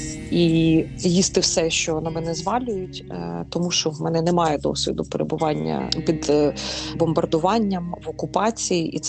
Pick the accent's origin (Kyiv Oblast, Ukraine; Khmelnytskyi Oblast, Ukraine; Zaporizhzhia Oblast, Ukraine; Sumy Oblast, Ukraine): Kyiv Oblast, Ukraine; Bucha; moved away as an adult; now in Poland; ми з Бучі з дочкою, невідомо, куди їхати